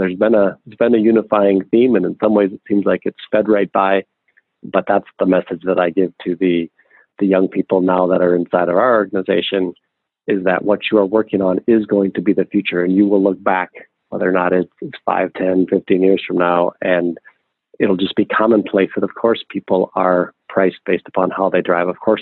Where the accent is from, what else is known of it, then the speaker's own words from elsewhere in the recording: Minnesota, United States; now in California, United States; I live in California, spend time here now, but I grew up in Minnesota.